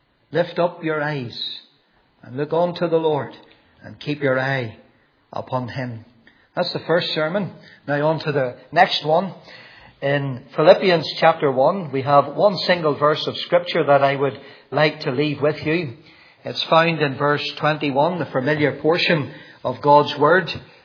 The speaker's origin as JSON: {"language": "English", "region": "Northern Ireland", "country": "United Kingdom", "said": "And she said, where are you from? And I says, we're from Northern Ireland."}